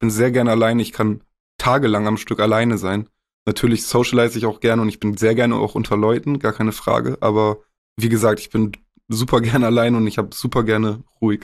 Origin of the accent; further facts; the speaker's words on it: Augustfehn, Lower Saxony, Germany; riesengroßer Fan von dem Dorf, aus dem ich komme. Also, vielleicht um das mal zu erklären. Ich komme aus dem Dorf Augustfehn.